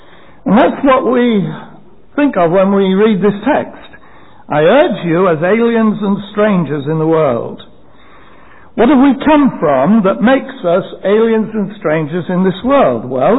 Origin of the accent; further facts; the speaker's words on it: United Kingdom; now in United States; we didn't need a passport, a British passport, because we are British citizens.